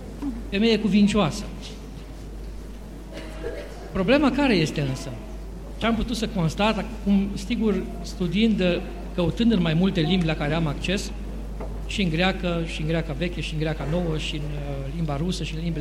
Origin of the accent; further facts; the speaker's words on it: Romania; pentru toți care suntem români, o invitație la pocăință și o atenționare.